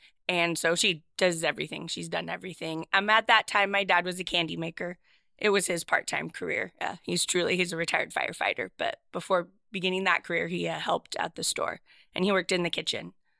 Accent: Seaside, Oregon, United States; also born or lived in Cannon Beach, United States; I grew up in Seaside, Oregon, and Cannon Beach as well. I was born in Seaside in June 1980.

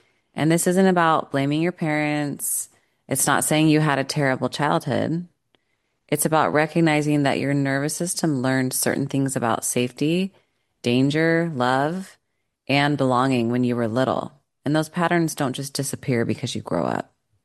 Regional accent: Huntington Beach, California, United States; I grew up in Southern California, Huntington Beach, where earthquakes were real and they were terrifying

